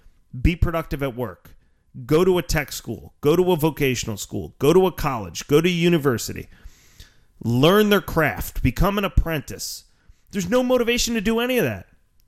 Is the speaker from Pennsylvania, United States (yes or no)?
yes; Pennsylvania, United States; accent: Philly Delco; My Philly Delco accent just keeps sneaking out